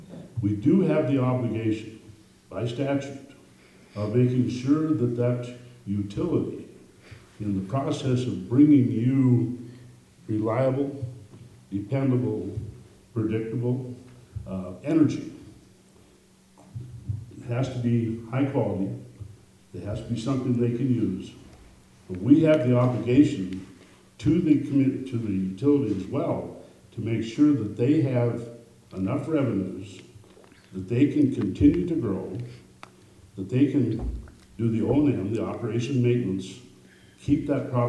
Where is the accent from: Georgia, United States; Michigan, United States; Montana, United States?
Montana, United States; Ronan; now in Hamilton, United States; I live in Hamilton, was born and raised in Ronan, came off a farm up there. My family continues to farm in that area